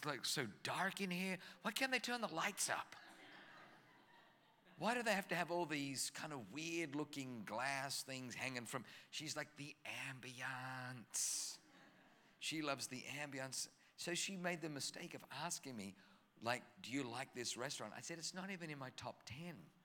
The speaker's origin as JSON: {"language": "English", "country": "Australia", "tie": "born or raised there", "also_born_or_lived": "Germany", "accent": "Australian", "lives_now": "United States", "said": "But I was born in Germany, so I have a German name, but I don't have a German accent. I grew up in Australia."}